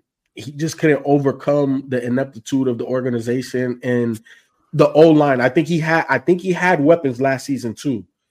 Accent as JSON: {"language": "English", "town": "Miami", "region": "Florida", "country": "United States", "tie": "born or raised there", "said": "For me, growing up in Miami, I hated Vinny Testaverde, bro."}